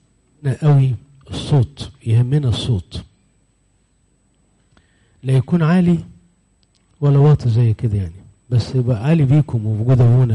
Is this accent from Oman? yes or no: no; Egypt; وهو مجيء السيد المسيح له المجد إلى بلادنا مصر.